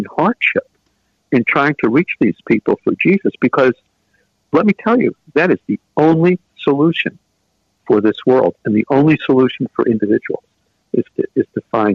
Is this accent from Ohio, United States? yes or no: no; New York City, New York, United States; I was raised in a home in New York City. I was born in Brooklyn, raised in the borough of Queens.